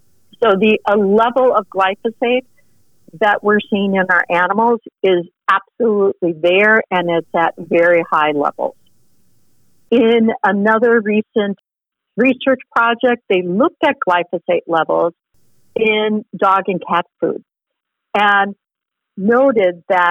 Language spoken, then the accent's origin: English; Wisconsin, United States; So I'm a veterinarian from Wisconsin, and in Wisconsin, you know, it's a very lush state